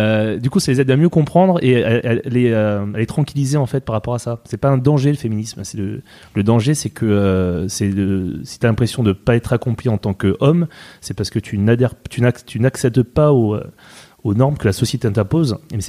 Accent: Île-de-France, France; born there; je suis né dans le 92, donc tu vois, au final, ça en fait. Non, mais je suis d'origine corse par ma mère

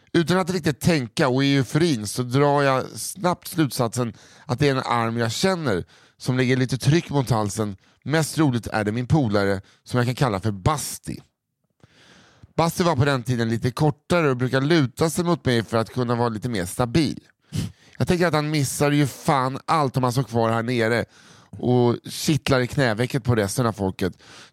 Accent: Kiruna, Norrbotten County, Sweden; Kiruna. Där har jag vuxit upp.

